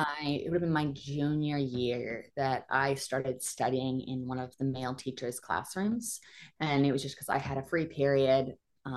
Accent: Pomeroy, Washington, United States; I'm originally from Pomeroy, Washington, which is a little tiny town outside of the Lewiston-Clarkston Valley.

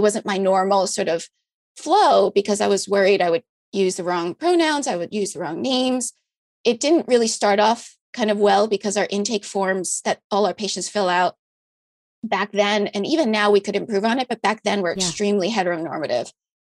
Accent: New York City, New York, United States; now in San Francisco, United States; Well, I'm a transplant because I grew up in New York City.

